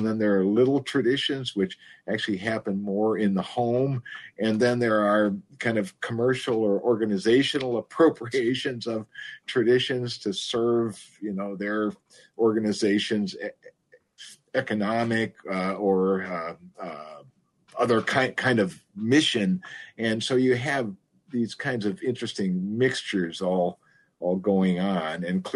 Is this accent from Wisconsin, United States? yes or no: yes; Rice Lake, Wisconsin, United States; I'm Irish American in my background, but I grew up in Rice Lake, and I went to a Catholic school, and that's in the Diocese of Superior.